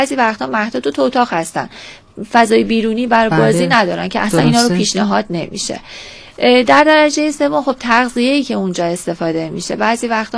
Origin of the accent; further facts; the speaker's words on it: Iran; first language Azerbaijani; Persian is a second language; من خودم آذری زبان هستم، تا 7 سالگی از طریق رادیو تلویزیون در واقع فارسی رو یاد گرفتم و کامل یاد گرفتم، معمولا خب بدون لهجه صحبت میکنم.